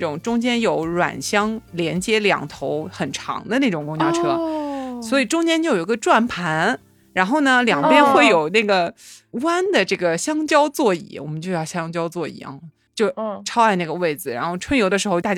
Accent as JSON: {"language": "Chinese", "region": "Shanghai", "country": "China", "tie": "born or raised there", "said": "我就小时候是在上海长大嘛，然后想想我小时候的这个回忆的话，一般也就是去公园。"}